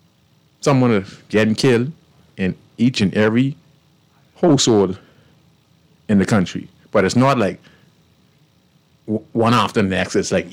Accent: Bahamas; Bahamas is supposed to be the greatest example for the world. Because we have a country that are governed by a race of people, even though, but the majority of us, you know, we come from

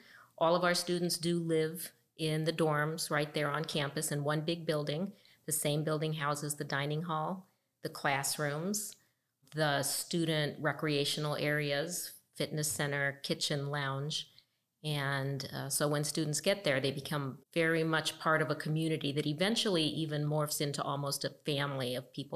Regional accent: Colorado, United States; So I grew up in Colorado. I got my bachelor's degree in forest biology from Colorado State University

